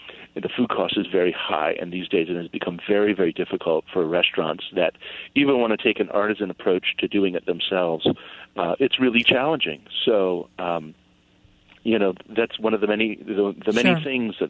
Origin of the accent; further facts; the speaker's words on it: Detroit, Michigan, United States; I mean, I think back at to the deli I grew up with in Detroit